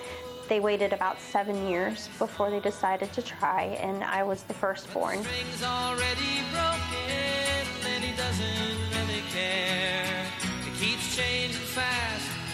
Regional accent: Indiana, United States; born there; I was born in northern Indiana near Chicago.

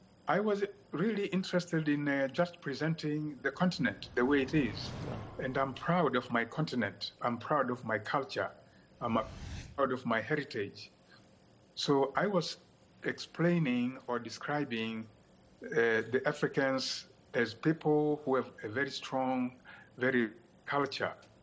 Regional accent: Tanzania; I was raised in Tanzania. I'm a Tanzanian, and my country has a distinguished history of supporting oppressed people all over the world. I was growing up in Tanzania in the 60s. I was born in 1951.

